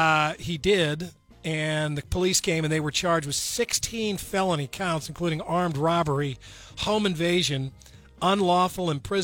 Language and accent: English; Missouri, United States; good old Lake of the Ozarks in my home state of Missouri.